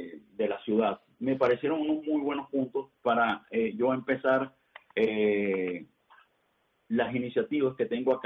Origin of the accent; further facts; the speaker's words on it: Venezuela; moved away as an adult; now in Spain; Mira, yo soy venezolano, emigré hace 2 años a España.